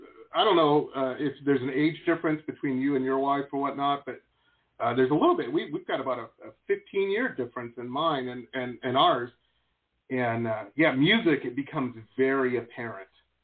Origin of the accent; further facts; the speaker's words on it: Detroit, Michigan, United States; I grew up in Metro Detroit, and I wanted to get to L.A. so bad